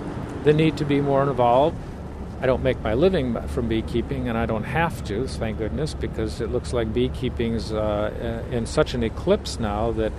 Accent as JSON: {"language": "English", "town": "Kalamazoo", "region": "Michigan", "country": "United States", "said": "I'm from Kalamazoo, Michigan."}